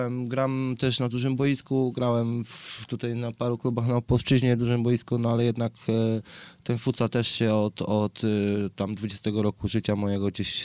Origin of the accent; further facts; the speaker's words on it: Opole, Opole Voivodeship, Poland; bo jestem z Opola, tak, jestem, urodziłem się tu